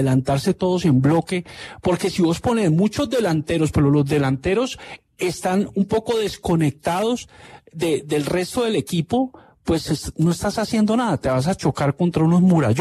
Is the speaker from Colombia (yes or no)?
yes; Colombia; mira, ¿cómo somos los colombianos? Los colombianos damos muchos rodeos